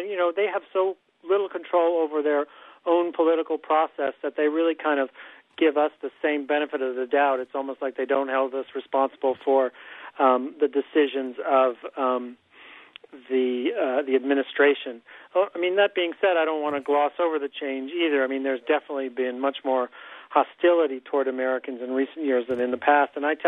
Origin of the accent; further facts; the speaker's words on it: Libya; Well, you know, it was kind of an idyllic childhood in a lot of ways. We grew up right on the Mediterranean